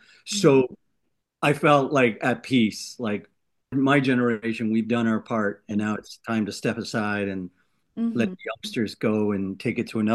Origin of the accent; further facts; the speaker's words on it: North West England, United Kingdom; born there; Well, I was born in the UK. I was born south of Liverpool.